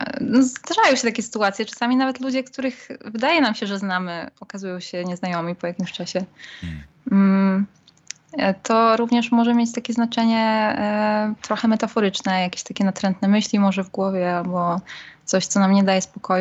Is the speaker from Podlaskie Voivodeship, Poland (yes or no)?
yes; Białystok, Podlaskie Voivodeship, Poland; now in Kraków, Poland; ja pochodzę z Białegostoku, więc to najdalej zdecydowanie ze wszystkich.